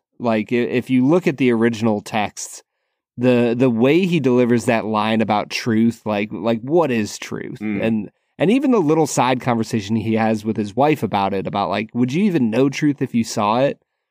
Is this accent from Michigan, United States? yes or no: no; Cleveland, Ohio, United States; I grew up in Cleveland. I've been around lots of Eastern Europeans.